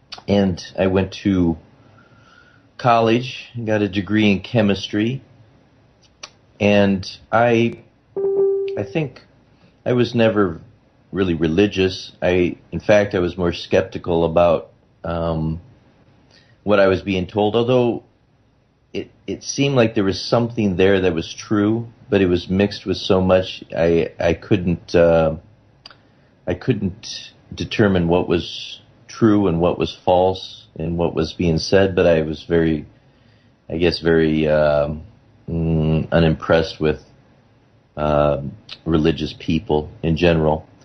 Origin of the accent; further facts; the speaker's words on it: United States; born there; I was born in the United States, and my parents are Christian. I was raised in the Lutheran Church